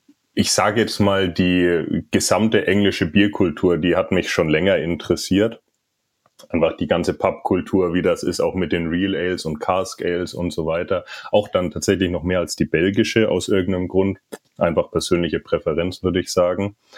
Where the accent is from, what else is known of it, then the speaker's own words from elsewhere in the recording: Bamberg, Bavaria, Germany; also born or lived in Memmelsdorf; Ich bin tatsächlich in Bamberg groß geworden. Also geboren bin ich in Memmelsdorf, aber aufgewachsen dann in Bamberg in der Jugend